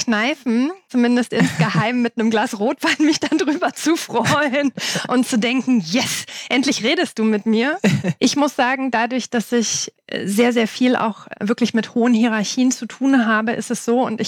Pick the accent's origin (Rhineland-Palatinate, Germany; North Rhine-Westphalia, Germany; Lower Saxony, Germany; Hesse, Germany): Lower Saxony, Germany; moved away as an adult; Ich bin von Niedersachsen nach Baden-Württemberg gezogen in 2005. Und habe damals, weil der Freundes- und Familienkreis in der Heimat geblieben ist